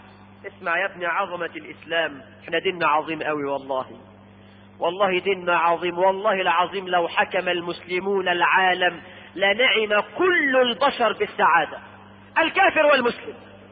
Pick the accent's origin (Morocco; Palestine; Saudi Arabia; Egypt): Egypt; احنا كمصريين كانت عندنا هذه الاخلاق في الريف وفي الحضر الى وقت ليس بالبعيد